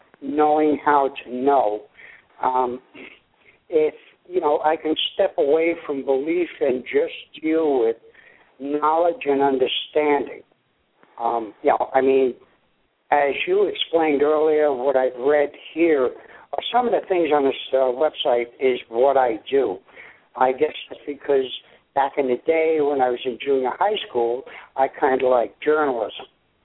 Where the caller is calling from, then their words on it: Albany, New York, United States; I'm calling from Albany, New York. I'm a little north of where you are.